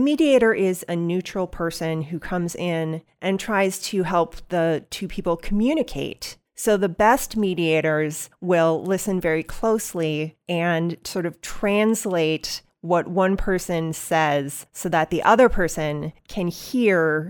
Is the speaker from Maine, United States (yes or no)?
no; Stillwater, Minnesota, United States; Well, I am a native Minnesotan. I've tried to get away, but it keeps pulling me back. I grew up in Stillwater, Minnesota, lived there until I was 18.